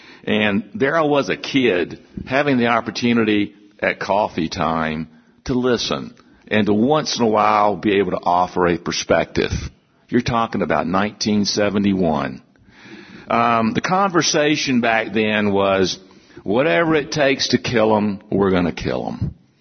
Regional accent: South Carolina, United States; growing up in South Carolina on what we call the coastal plain, which is a very highly productive agricultural area, cotton, corn, tobacco.

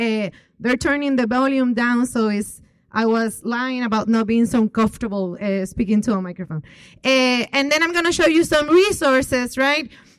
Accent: San Juan, Puerto Rico; I come from San Juan, Puerto Rico, so this weather is not my ideal situation.

